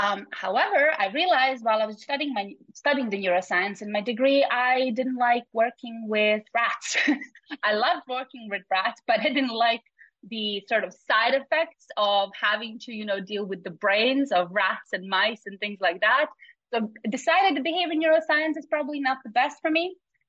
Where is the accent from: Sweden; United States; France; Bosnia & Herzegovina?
Bosnia & Herzegovina; English is a second language; I've just mentioned I'm from Bosnia, so I started my secondary education, high school in Bosnia.